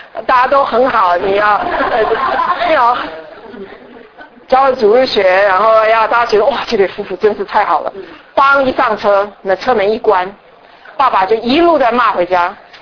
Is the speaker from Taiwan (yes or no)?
yes; Taiwan; 我是从台湾来的，我老公是从香港来，我儿子在加州生，我女儿在 Texas 生